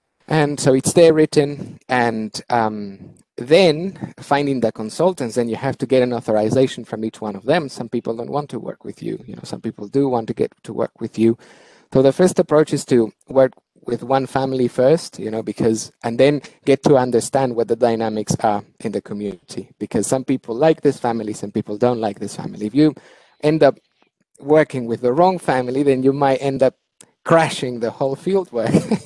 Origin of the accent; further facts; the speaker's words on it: Peru; English is a second language; given that I am from Peru, you know.